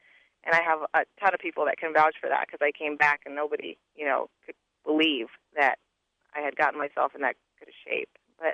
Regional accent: Hawaii, United States; I come all the way from Hawaii to face her, so it's a long way to go home with nothing.

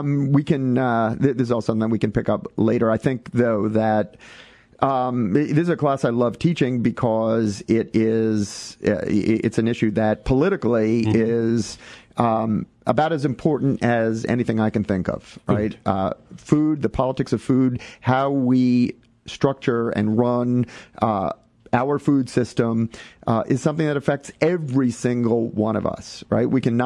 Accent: New York, United States; I'm from New York. We didn't have nature when I was growing up, but we did have food and we did have politics.

